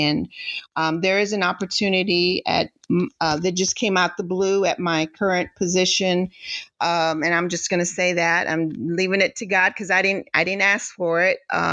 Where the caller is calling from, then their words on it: Houston, Texas, United States; I'm tapping in from Houston